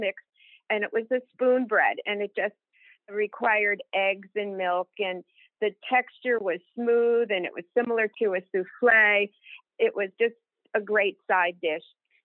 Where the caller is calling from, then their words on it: Cary, North Carolina, United States; I'm calling from Cary, North Carolina.